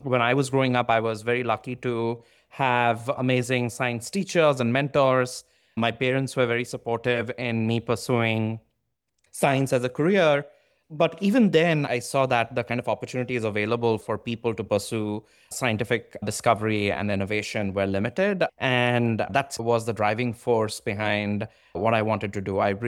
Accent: eastern India, India; born there; I was born in India, in a small town in the eastern part of India.

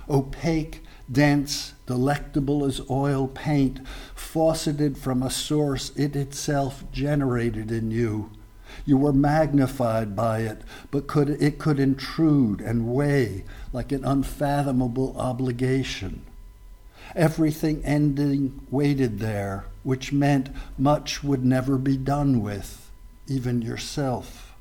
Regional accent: Newark, New Jersey, United States; And it was mentioned I grew up in Newark, and Port Newark was where the planes were gathered to be sent over here.

